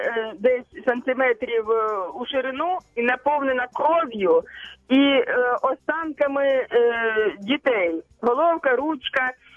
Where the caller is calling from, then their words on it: Kyiv, Ukraine; я з Києва, у мене 9 дітей.